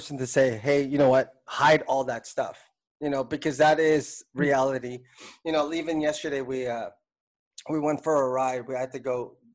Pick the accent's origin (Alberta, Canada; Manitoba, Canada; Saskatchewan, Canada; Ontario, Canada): Ontario, Canada; Toronto; we're both from Toronto